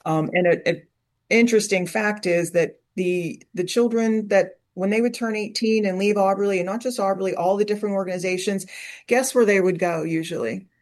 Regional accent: Pennsylvania, United States; I grew up in a rural area, Latrobe, between Latrobe and Crabtree. So it was very rural, which was a great childhood with all the woods and doing all those nature things.

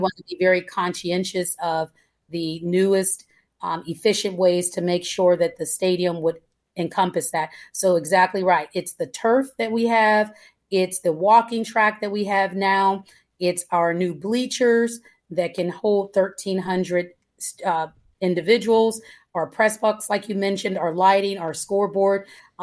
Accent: Pittsburgh, Pennsylvania, United States; moved away; I grew up in East Liberty, the Larmer Avenue, which has been revitalized at this point.

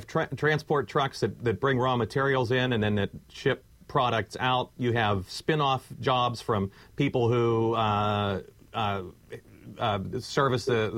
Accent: McKeesport, Pennsylvania, United States; As I mentioned, I grew up in McKeesport. I lived in Mon City for a while.

